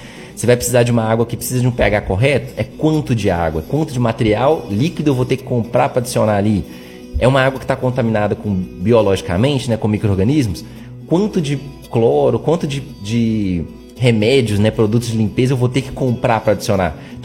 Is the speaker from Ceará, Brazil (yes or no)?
no; Belo Horizonte, Minas Gerais, Brazil; Eu sou de Belo Horizonte, inclusive, mas vim para cá por causa da Campo.